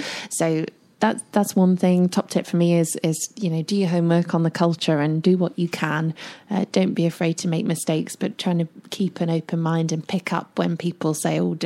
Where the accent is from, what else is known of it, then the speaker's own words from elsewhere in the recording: United Kingdom; as a Brit, we have a really bad reputation for being culturally aware